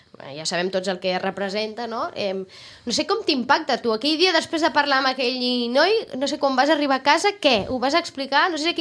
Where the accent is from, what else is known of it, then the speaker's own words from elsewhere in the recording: Sitges, Catalonia, Spain; Que jo he nascut aquí a Sitges amb els meus pares, no? O he visc aquí